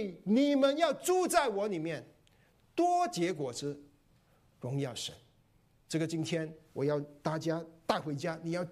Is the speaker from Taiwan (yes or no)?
no; Malaysia; 我小时候在外婆家成长，让外婆养大我。我依稀记得外婆喜欢种果树。我生长在马来西亚后院，他有一个后院，我们住的是板屋后院